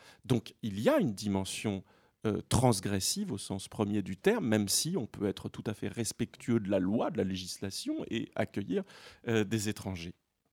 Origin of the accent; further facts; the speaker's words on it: France; born there; moi, je suis né en France, de parents français, comme tout le monde.